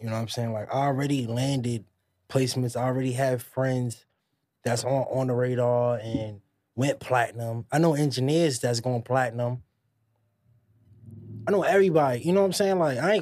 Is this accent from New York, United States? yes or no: yes; Queens, New York, United States; Man, that that's it's crazy because I'm from Queens and I have a cousin that's